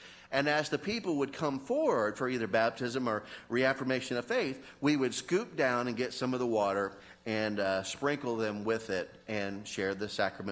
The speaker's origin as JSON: {"language": "English", "region": "Florida", "country": "United States", "said": "I'm nobody special. I'm a pastor from Florida"}